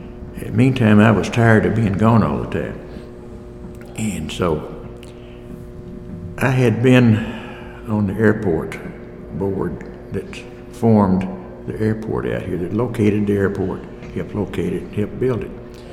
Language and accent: English; Gracie Lake, United States; born there; I was born here in Montgomery County, Gracie Lake.